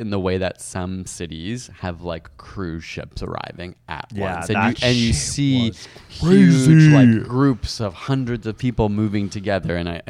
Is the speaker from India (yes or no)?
yes; India; We were in India a long time. Yeah, and also I am Indian.